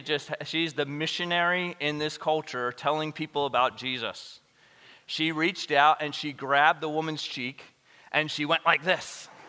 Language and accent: English; Thailand; I grew up in Thailand. My parents were missionaries there.